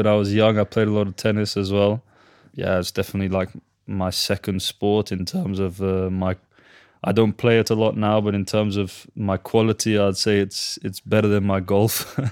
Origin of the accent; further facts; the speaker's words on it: Portugal; moved away; I would say I'm English, but I'm from Portugal. Portugal is the country that made me who I am today, you know. My whole life was in Portuguese for many years, and my mum was worried I was going to forget how to speak English at one point.